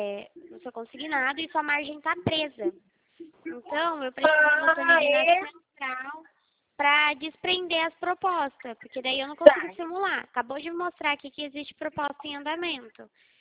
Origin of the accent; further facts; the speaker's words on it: São Paulo, Brazil; sou do estado de São Paulo.